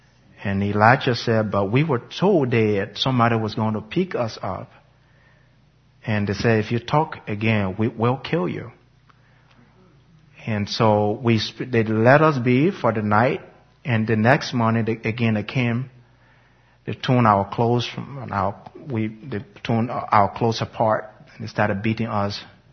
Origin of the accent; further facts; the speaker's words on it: Liberia; moved away; Where are you from? We're from Liberia.